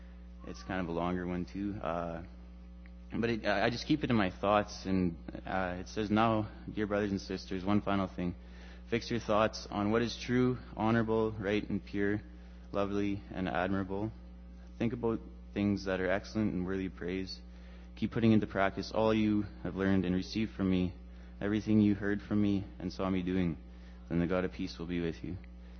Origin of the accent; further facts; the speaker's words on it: Swan River, Manitoba, Canada; Well, I'm not from Bermuda. I'm from Swan River.